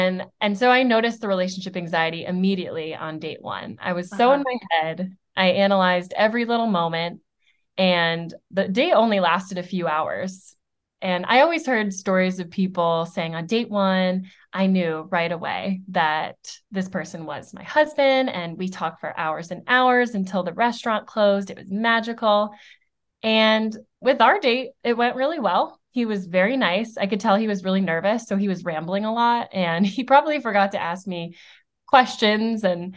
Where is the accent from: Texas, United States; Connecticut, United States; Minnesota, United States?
Connecticut, United States; now in Nashville, United States; I currently live in Nashville, Tennessee. I'm originally from Connecticut.